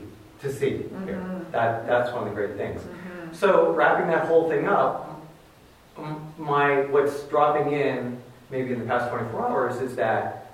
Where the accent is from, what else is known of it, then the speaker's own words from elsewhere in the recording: East Coast, United States; I'm from the East Coast